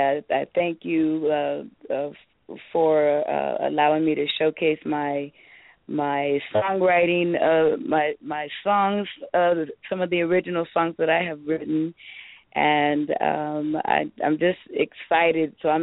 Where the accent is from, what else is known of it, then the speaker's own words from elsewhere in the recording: Edinburg, Texas, United States; I was born and raised in Edinburgh, Texas.